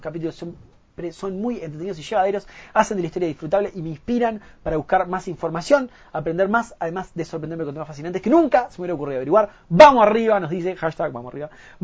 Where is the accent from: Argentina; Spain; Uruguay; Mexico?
Uruguay; a mí, como uruguayo, a mí me...